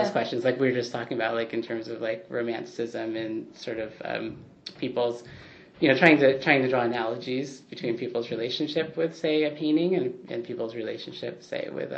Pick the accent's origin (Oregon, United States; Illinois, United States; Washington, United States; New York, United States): Oregon, United States; Portland; I grew up outside of Portland.